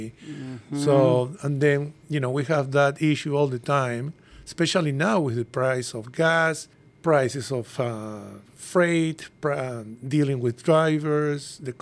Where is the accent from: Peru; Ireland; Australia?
Peru; Lima; now in San Francisco, United States; Yes, Susie and I were from Peru. We are from Lima. Then we came here, and 5 years after, Natalia was born in San Francisco.